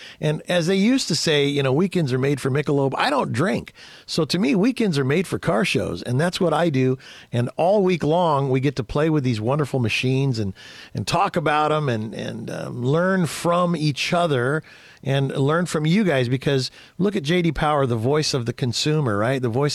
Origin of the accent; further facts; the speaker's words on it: United States; I'm proud to be an American. I am glad to live in this great country.